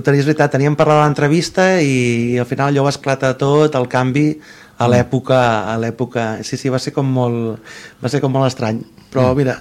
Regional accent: Vilanova i la Geltrú, Catalonia, Spain; nosaltres som de Vilanova i Geltrú

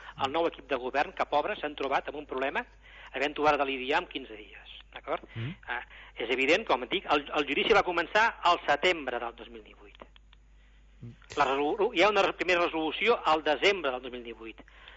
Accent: Tarragona, Catalonia, Spain; jo, com a tarragoní, estic molt desencisat

